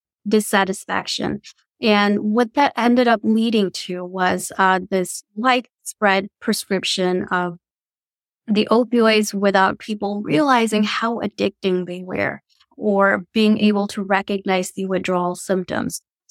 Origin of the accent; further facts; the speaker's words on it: California, United States; but originally I'm actually from California.